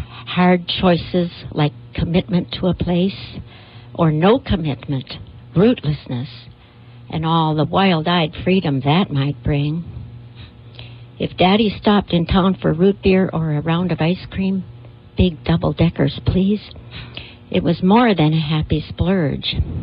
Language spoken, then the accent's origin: English; Milltown, Wisconsin, United States; Yes, that's my hometown.